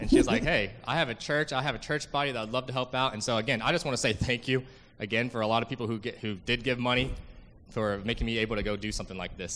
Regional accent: Wylie, Texas, United States; And I come all the way from Wiley, Texas, which is northeast of Dallas.

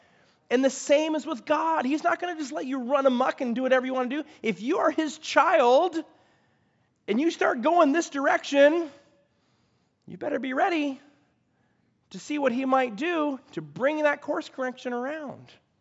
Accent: California, United States; I was a pastor, I was from California, we were down on a mission trip

